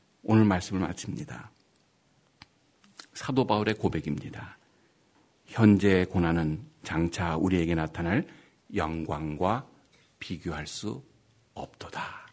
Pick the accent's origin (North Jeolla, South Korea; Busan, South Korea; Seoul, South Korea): Seoul, South Korea; 제가 서울 출신입니다. 뭐, 대단한 거 아니에요. 서울에서 낳는데 말이에요.